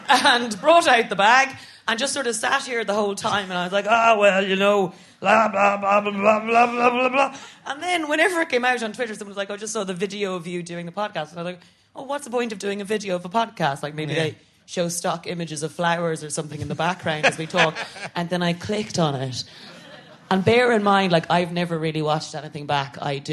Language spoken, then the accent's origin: English; Ireland; I'm a triple threat in terms of shame and not liking compliments, and that I'm an Irish Catholic woman.